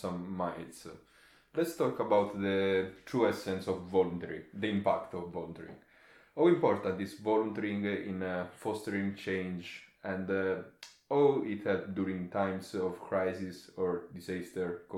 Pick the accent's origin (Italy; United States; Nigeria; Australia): Italy; and I'm from Italy